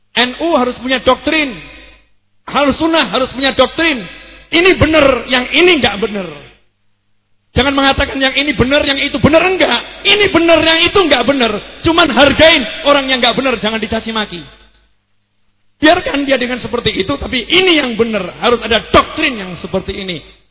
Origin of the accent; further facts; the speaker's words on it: Surakarta, Central Java, Indonesia; Saya berasal dari Solo, tempat di mana aliran yang ruwet-ruwet itu berkembang.